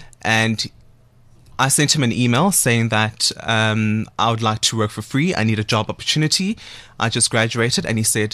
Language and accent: English; Soweto, Gauteng, South Africa; born there; So the 20th of February 1992, that is when … was born, in Soweto, Dobsonville specifically.